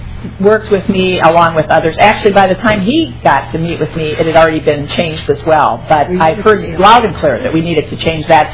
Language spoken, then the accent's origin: English; Rochester, Minnesota, United States; because I'm from Rochester, he knows my...